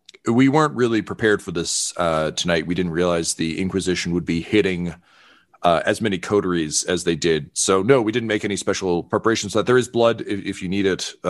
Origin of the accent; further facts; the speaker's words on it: Toronto, Ontario, Canada; I'm the sheriff here at this event. I'm a transplant from Toronto, so I apologize if my French isn't great.